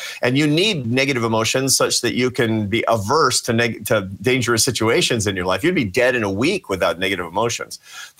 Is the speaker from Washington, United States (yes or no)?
yes; Seattle, Washington, United States; I grew up in a gloomy place. I grew up in Seattle, Washington, which is known for its gloomy weather.